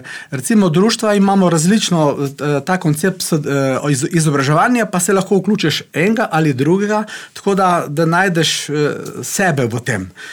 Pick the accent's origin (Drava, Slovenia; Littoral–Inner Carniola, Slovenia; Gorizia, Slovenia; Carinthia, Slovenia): Littoral–Inner Carniola, Slovenia; now in Postojna, Slovenia; Glejte, jaz dejansko prihajam iz Brkinov. Jaz sem Brkinc, ne? Iz Huj sem doma. Živimo tle v Postojni in živimo tudi na Ostrožnem Brdu